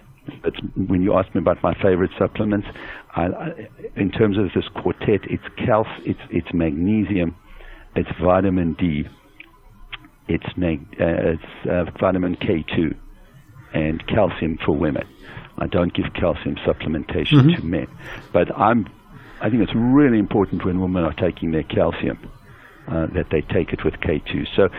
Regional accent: South Africa; You know, I'm from South Africa

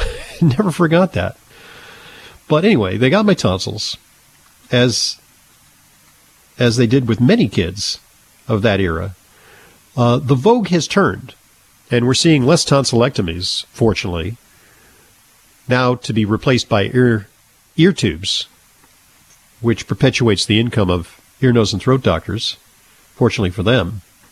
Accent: New York City, New York, United States; And let's take a call now from Verena in my hometown in New York City.

